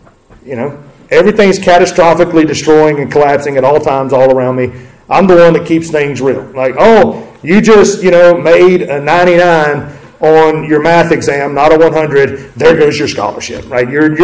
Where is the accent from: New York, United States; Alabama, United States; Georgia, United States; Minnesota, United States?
Alabama, United States; McCalla; I'm from McCalla. I grew up kind of thinking I was country.